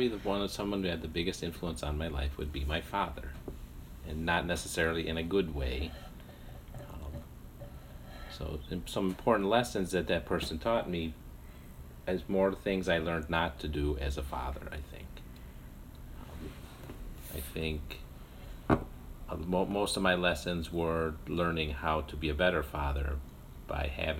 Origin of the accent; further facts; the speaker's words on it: Calumet City, Illinois, United States; also born or lived in Chicago, United States; I was born in Evergreen Park, Illinois. Grew up until I was 4 in the city of Chicago on the east side. Then we moved to Calumet City in Illinois, where I lived until I moved into the city when I was 31.